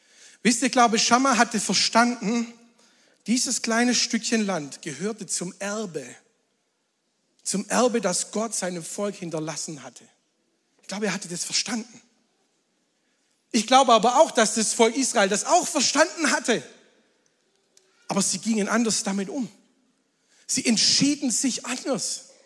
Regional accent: Baden-Württemberg, Germany; Weißt du, denkst du ja dann als Schwabe, es wird nie Bauplatz geben, kannst du nie zu Geld machen.

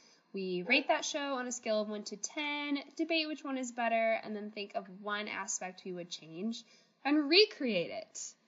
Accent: Smyrna, United States; That's my hometown. But I don't hate Smyrna. I like Smyrna.

